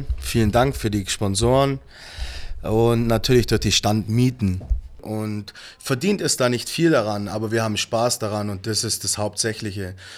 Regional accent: Ulm, Baden-Württemberg, Germany; Nein, wir sind aus Ulm und es soll in Ulm für Ulmer sein.

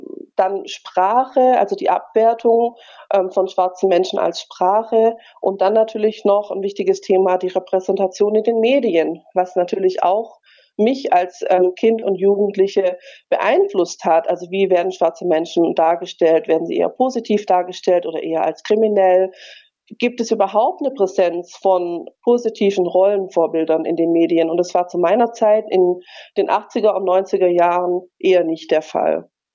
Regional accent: Tübingen, Baden-Württemberg, Germany; Familie, als einziges schwarzes Mitglied dieser Familie, in Tübingen aufgewachsen.

